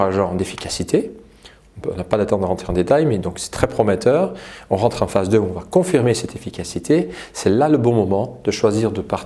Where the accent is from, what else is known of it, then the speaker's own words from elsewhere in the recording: Belgium; Donc d'abord, je suis belge, j'ai fait mes études en Belgique, donc j'ai ce lien déjà.